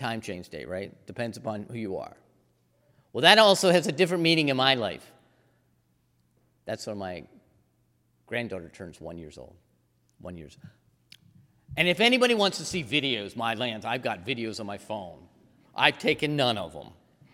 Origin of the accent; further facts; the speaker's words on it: East Coast, United States; I grew up on the East Coast, on the Chesapeake Bay, on the Atlantic Ocean. So that brings me back to my memories of childhood